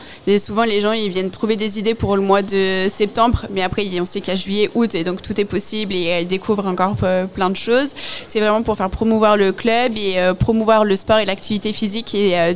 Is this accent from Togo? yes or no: no; France; on est français quand même.